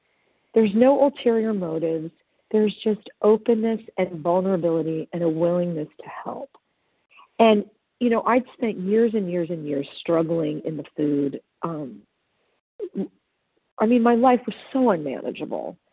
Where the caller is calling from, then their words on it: California, United States; Hi, good morning. This is … from Southern California.